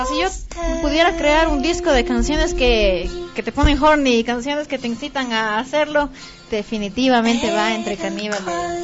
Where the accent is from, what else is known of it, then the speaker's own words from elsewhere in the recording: Quito, Pichincha, Ecuador; ya saben que soy de Quito, ya saben que soy así